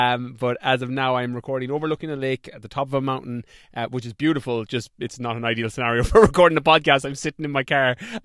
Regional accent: Galway, Connacht, Ireland; So I'm in the west of Ireland. So when I moved back to Ireland in 2014, I moved to the west of Ireland, back where I grew up in Galway.

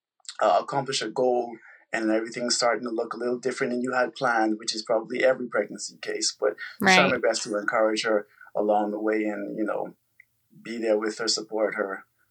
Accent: Bahamas; now in United States; I'm originally from the Bahamas. I met Justina while in grad school here in Florida, and we got married.

